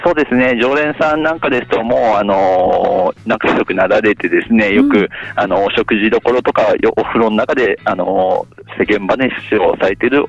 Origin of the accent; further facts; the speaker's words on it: Urawa, Saitama, Japan; やっぱり私浦和生まれ浦和育ちなので